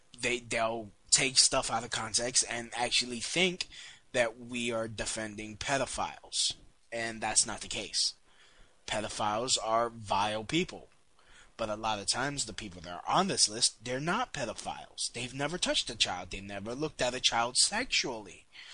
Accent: Brooklyn, New York, United States; It's basically how I talk, how I grew up talking in Brooklyn.

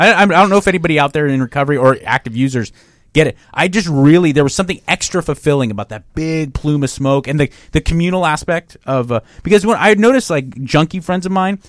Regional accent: Pasadena, California, United States; Like Pasadena area, okay. Right down the street.

